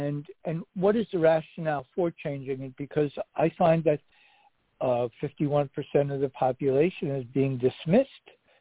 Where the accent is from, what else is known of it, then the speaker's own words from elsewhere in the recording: Israel; And I come from a country where women rule. You know, like I come from Israel, and we listen to women.